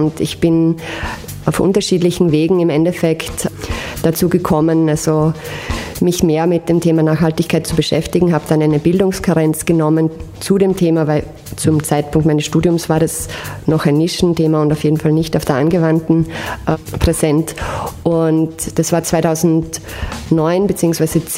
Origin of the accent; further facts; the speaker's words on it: Vienna, Austria; Ja, ich komme aus Gersthof, aus Wien.